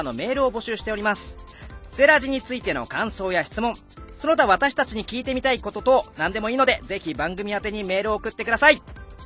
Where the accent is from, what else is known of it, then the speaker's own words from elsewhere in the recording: Chiba, Japan; 僕は千葉の人ですよ。